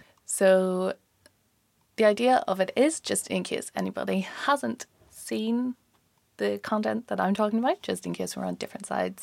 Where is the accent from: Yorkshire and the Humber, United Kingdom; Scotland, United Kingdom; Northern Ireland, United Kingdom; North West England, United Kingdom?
Northern Ireland, United Kingdom; now in London, United Kingdom; So a quick little bit about me, quick little introduction. I'm Irish. I come from Northern Ireland, and I have just moved over to London about a month ago to start my master's here in the LSE.